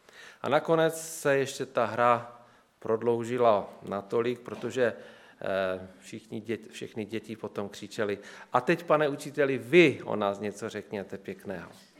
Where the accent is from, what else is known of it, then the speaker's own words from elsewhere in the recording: Silesia, Czechia; A hned na nás poznají, že jsme tady někde ze Slezska, z Moravy. No a je to dané tím, že máme trošičku jinou řeč nebo jiné délky a podobně.